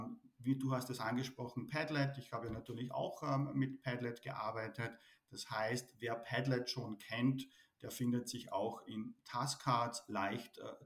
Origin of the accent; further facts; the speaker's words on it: Salzburg, Austria; now in Germany; ich komme aus Salzburg, du hast es schon erwähnt, bin aber tatsächlich seit 2004 Lehrer in Bayern